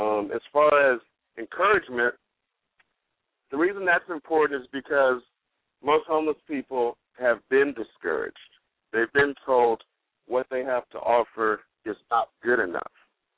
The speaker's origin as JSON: {"language": "English", "town": "Los Angeles", "region": "California", "country": "United States", "tie": "born or raised there", "said": "And me being born and raised in Los Angeles, I just felt the need to take it upon myself and do something about this environment"}